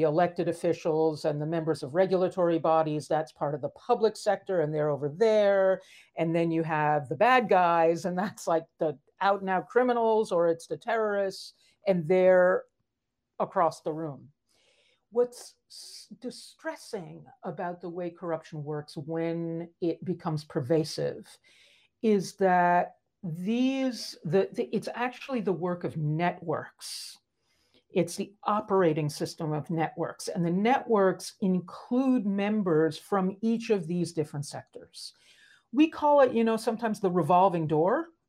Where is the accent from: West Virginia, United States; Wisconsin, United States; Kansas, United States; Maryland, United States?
West Virginia, United States; take a look at, I'm from West Virginia, and one of my senators is Joe Manchin.